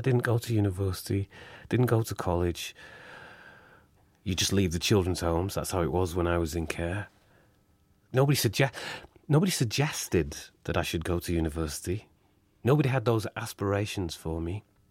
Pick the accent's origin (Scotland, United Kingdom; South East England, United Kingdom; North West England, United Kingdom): North West England, United Kingdom; I was from Lancashire. I had meat pies. I grew up with meat pies. Didn't know a black person properly till I was 16.